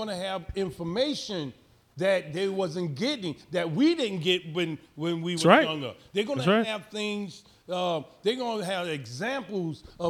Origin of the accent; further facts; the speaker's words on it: New York, United States; growing up in Harlem wasn't as what they said it was. Harlem was a paradise. It was all black people there.